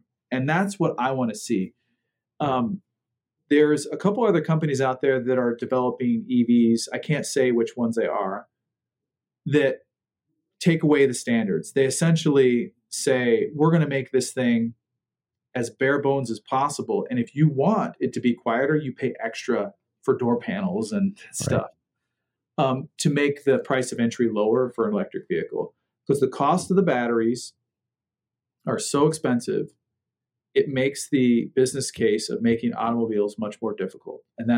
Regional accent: Nebraska, United States; So I went to Kettering University in Flint, Michigan, and I'm from Nebraska

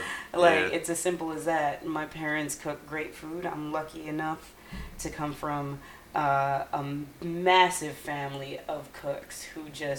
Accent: Montreal, Quebec, Canada; I'm from Montreal.

